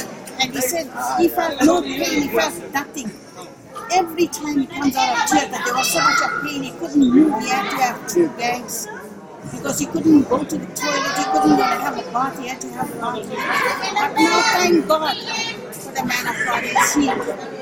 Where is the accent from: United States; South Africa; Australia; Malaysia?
South Africa; I'm from South Africa.